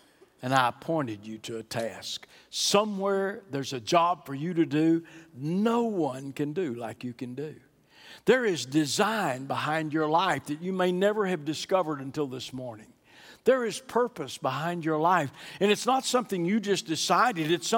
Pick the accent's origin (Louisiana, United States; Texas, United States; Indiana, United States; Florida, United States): Texas, United States; Fort Worth; I was born in Fort Worth, raised by moral folks, but not church folks.